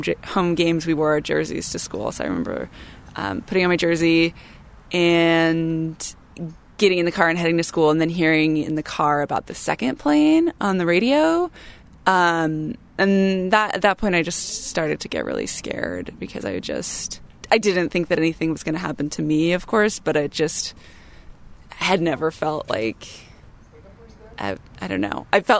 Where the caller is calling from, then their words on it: San Jose, California, United States; I should say I'm speaking from the Bay Area and that I went to high school in San Jose, so we were pretty far away.